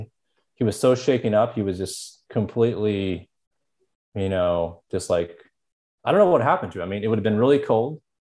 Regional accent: Houston, Texas, United States; It's actually about, you know, I lived in Houston. It was about a 12-hour drive west. I don't know if how many people have been in Texas, but it's a pretty big state.

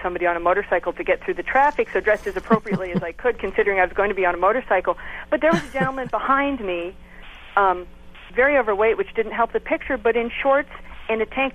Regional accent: Long Island, New York, United States; You know, I was raised in Long Island.

